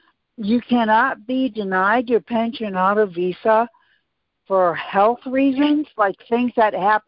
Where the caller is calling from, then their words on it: Seattle, Washington, United States; Hi, Jackie. … I'm calling from the Seattle, Washington area.